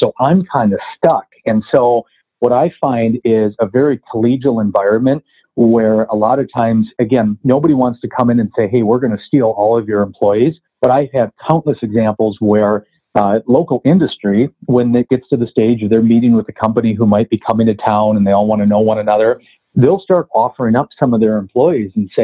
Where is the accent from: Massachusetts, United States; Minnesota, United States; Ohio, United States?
Minnesota, United States; Albert Lea; now in Minneapolis, United States; do I have to live in Albert Lea? I like my hometown. I've still got friends that live there. I don't want to live there again. My life and lifestyle is built around the Minneapolis area.